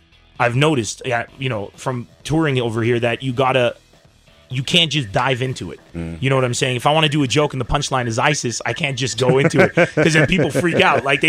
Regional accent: San Diego, California, United States; I come from San Diego.

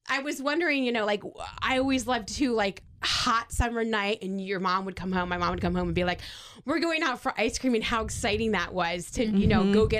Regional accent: New Jersey, United States; growing up in New Jersey during the summertime, I just have so many fond memories of that.

